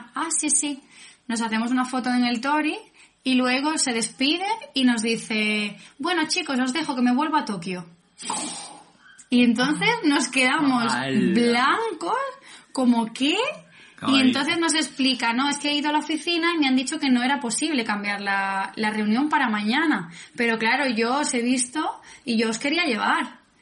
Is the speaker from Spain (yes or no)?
yes; Spain; somos españoles, viajamos en billete de vuelta.